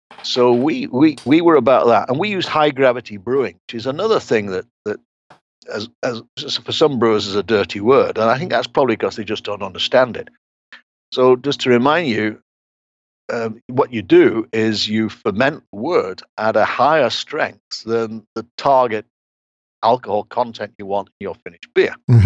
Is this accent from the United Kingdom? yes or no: yes; England, United Kingdom; I come from England.